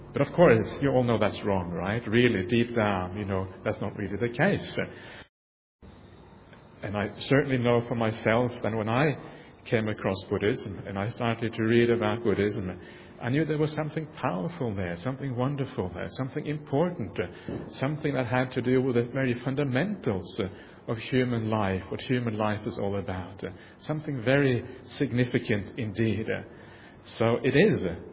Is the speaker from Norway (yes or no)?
yes; Norway; born there; English is a second language; where I was born in Norway